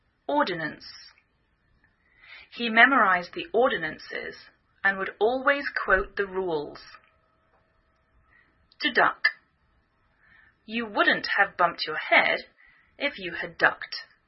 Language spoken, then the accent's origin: English; England, United Kingdom; now in United States